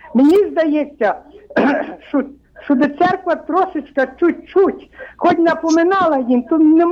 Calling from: Lviv, Lviv Oblast, Ukraine; Я з Львова дзвоню.

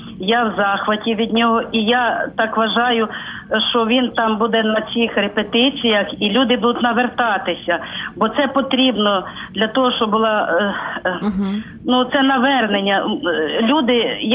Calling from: Vinnytsia, Vinnytsia Oblast, Ukraine; Я з Вінниці

